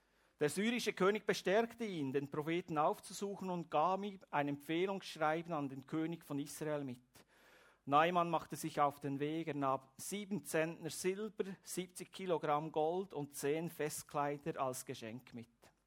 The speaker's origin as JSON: {"language": "German", "country": "Switzerland", "said": "Wir als Schweizer sind schaffige Leute"}